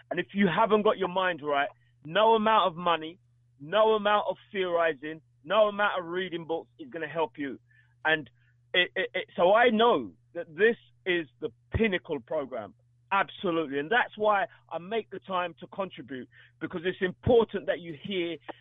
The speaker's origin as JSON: {"language": "English", "region": "England", "country": "United Kingdom", "tie": "born there", "said": "I live in England. I was born in England, UK."}